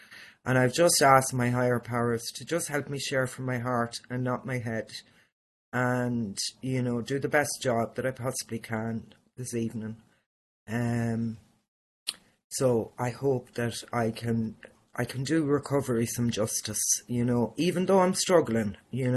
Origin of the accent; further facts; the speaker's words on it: Dublin, Leinster, Ireland; born there; I was born in Dublin, and I was brought to another hospital